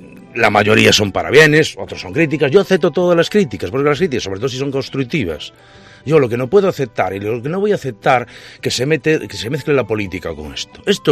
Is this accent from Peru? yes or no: no; Fene, Galicia, Spain; En mi tierra, en Fene, donde vivo, tenemos los asientos más duros del mundo